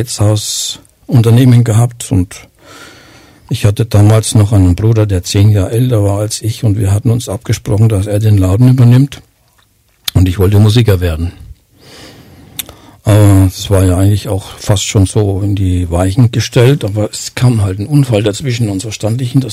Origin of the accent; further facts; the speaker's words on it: Würzburg, Bavaria, Germany; accent: Franconian; Ich bin ein Unterfranke, man muss Gott für alles danken, sogar für einen Unterfranken, heißt es. Ich bin Würzburger, gebürtiger Würzburger.